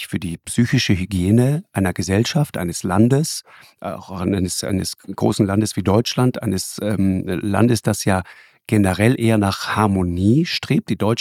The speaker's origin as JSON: {"language": "German", "region": "Tyrol", "country": "Austria", "said": "Sondern das hat eine andere Tradition hier bei uns in Tirol im weitesten Sinne."}